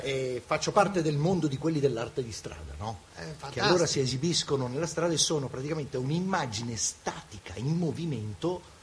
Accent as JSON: {"language": "Italian", "town": "Rome", "region": "Lazio", "country": "Italy", "tie": "born or raised there", "said": "Ah, io sono di Roma. Nativo di Roma."}